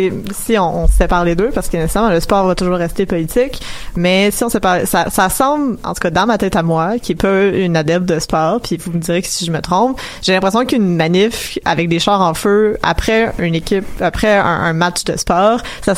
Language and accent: French; Montreal, Quebec, Canada; Quand j'ai été à Washington, puis quand ils ont appris que je venais de Montréal